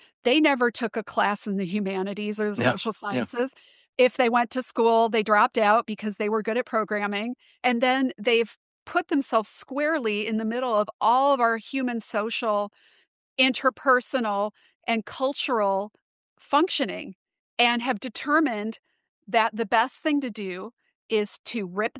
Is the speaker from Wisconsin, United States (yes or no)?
yes; Wisconsin, United States; I'm from the Midwest, I'm from Wisconsin.